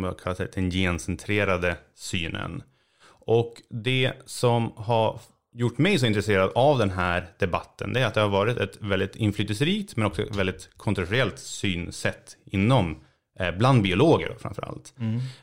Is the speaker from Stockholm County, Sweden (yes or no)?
no; Uppsala, Uppsala County, Sweden; moved away as an adult; also born or lived in Edinburgh / Toronto; now in United States; jag är ju uppvuxen i Uppsala men har inte bott där sedan jag tog studenten. Så att jag har pluggat först i grundexamen i Skottland, i Edinburgh. Disputerade jag i Toronto, Kanada. Och de senaste 5-6 åren har jag varit verksam i USA.